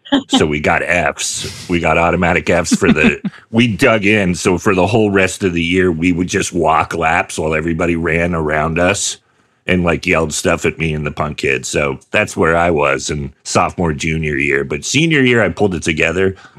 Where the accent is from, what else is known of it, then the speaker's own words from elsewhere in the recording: Sonoma, California, United States; Oh, yeah, I know Ukiah. I grew up in Sonoma. Sonoma, the little tourist town. And it was a weird place to grow up, but I'm glad I did.